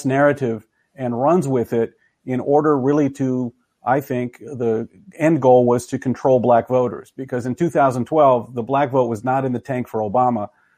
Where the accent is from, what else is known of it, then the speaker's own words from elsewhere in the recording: Tennessee, United States; I grew up in Tennessee in the 70s.